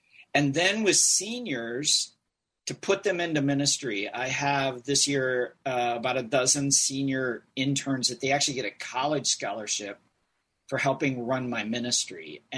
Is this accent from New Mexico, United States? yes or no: no; Eden Prairie, Minnesota, United States; I grew up in Eden Prairie in suburban Minneapolis, and nice little church, but I had no youth ministry.